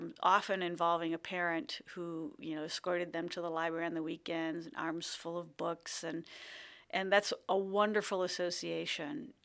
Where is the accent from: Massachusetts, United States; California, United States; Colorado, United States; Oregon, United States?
Oregon, United States; Portland; born there; I was born in Portland, and that's important to me because I find myself exceptionally privileged to be leading the library system that serves the community into which I was born.